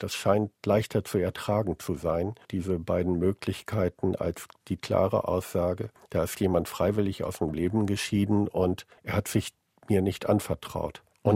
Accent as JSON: {"language": "German", "region": "Bremen", "country": "Germany", "said": "Ich kann nicht als Bremer in Hamburg oder in Niedersachsen oder in Bayern dann ermitteln."}